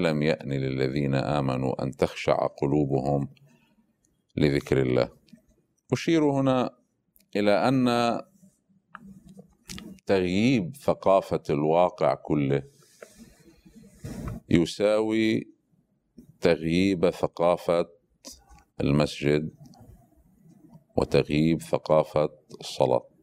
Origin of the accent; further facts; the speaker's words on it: Lebanon; مثلا عندنا في لبنان